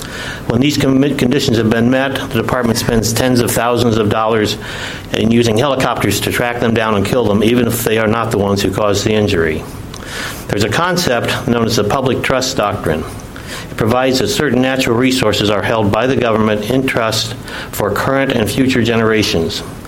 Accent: Ocean Shores, Washington, United States; I'm here from Ocean Shores, representing just myself.

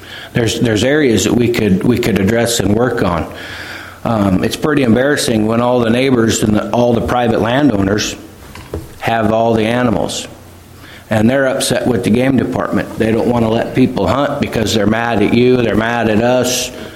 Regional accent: United States; I'm from Garfield County, born and raised 100 years with the family there, so the roots go deep.

